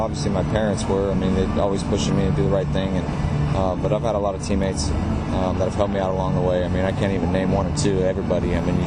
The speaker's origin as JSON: {"language": "English", "region": "California", "country": "United States", "tie": "born or raised there", "said": "I grew up in Northern California. Just played baseball there, played high school ball, and then went to Arizona State and played college ball there."}